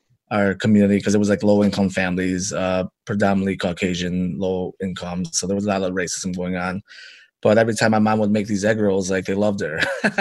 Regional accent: Burlington, Wisconsin, United States; growing up in Burlington, Wisconsin, because we were kind of like a refugee family that brought back foraging and gardening and, you know, processing their own animals right in their backyard.

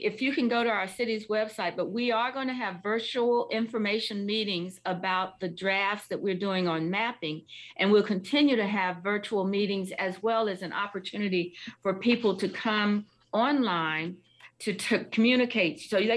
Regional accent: Columbia, South Carolina, United States; I had to go down to my hometown, Columbia, South Carolina

